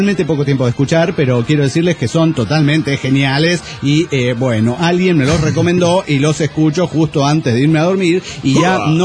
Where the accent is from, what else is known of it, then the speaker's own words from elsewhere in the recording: Guadalajara, Jalisco, Mexico; soy de Guadalajara.